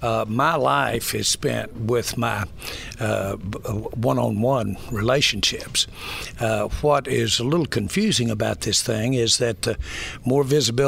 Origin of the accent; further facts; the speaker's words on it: Arkansas, United States; I did have a marvelous young life growing up in Arkansas